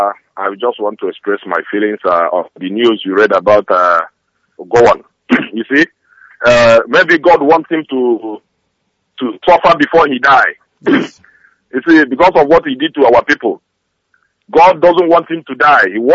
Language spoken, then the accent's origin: English; Anambra, Nigeria; now in Angola; from Angola. I am from Ekulor, Agbata local government in Anambra State, Biafra land.